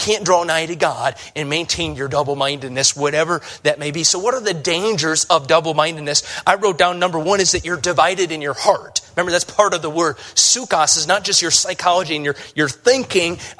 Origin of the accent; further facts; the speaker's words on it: Chicago, Illinois, United States; I'm from Chicago, and so I know Michael Jordan, at least.